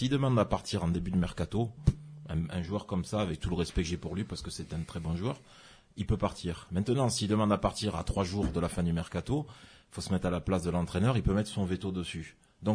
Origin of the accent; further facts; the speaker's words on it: Nîmes, Occitanie, France; Moi, je suis de Nîmes.